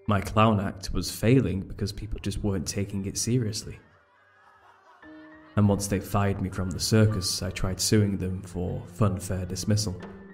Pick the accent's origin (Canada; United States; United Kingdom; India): United Kingdom; It's because I'm British. I think things just sound like that when I start speaking.